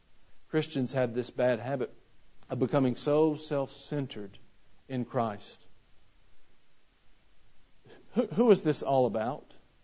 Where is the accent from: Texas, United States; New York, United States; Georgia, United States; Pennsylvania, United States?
Georgia, United States; I grew up near Atlanta, Georgia, and TBS was very popular there.